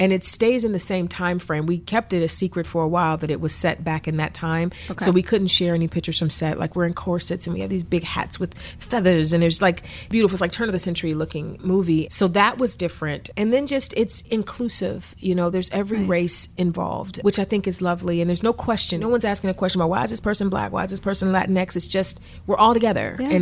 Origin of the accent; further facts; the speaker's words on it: East Cleveland, Ohio, United States; I'm a kid from East Cleveland that's loved Disney.